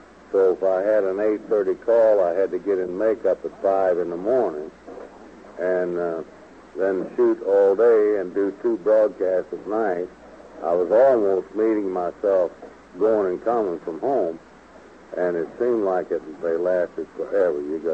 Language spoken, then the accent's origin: English; Cole, Arkansas, United States; born there; And I was born in Cole, Arkansas, but I wasn't a country fella because I was born right in downtown Cole.